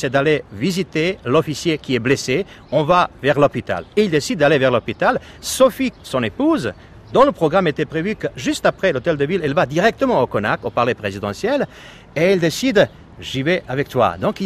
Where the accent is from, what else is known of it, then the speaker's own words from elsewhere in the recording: Sarajevo, Federation of Bosnia and Herzegovina, Bosnia & Herzegovina; je trouve cette plaque un témoignage horrible de la haine qui existe malheureusement dans ma ville natale de Sarajevo